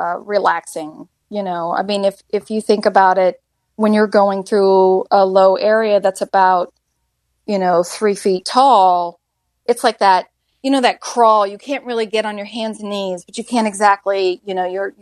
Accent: Florida, United States; Again, handed me my behind because I'm from Florida and elevation training, you just can't

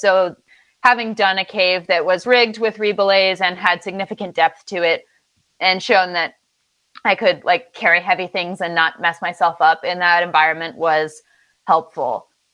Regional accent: Virginia, United States; Yeah, so I'm from Virginia. I grew up in Southwest Virginia, really close to some of the caves there, actually.

